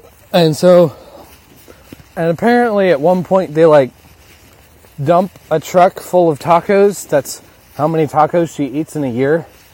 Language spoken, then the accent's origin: English; United States; Because I'm American!